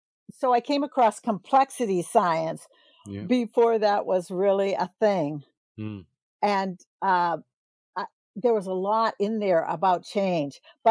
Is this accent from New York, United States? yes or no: no; Ohio, United States; born there; Well, I was born in Ohio, but I've lived all over the U.S.